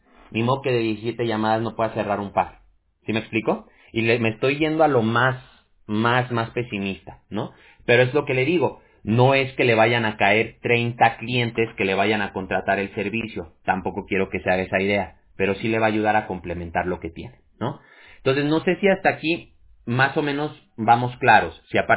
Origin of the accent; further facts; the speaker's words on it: Mexico City, Mexico; also born or lived in Aguascalientes; Pero mire, yo soy de la Ciudad de México, pero yo viví mucho tiempo en Aguascalientes.